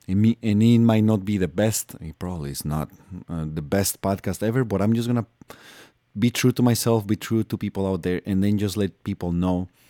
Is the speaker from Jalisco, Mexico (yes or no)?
no; Mexico City, Mexico; now in United States; growing up in Mexico City and living with my mom and struggling in Mexico and then moving to the United States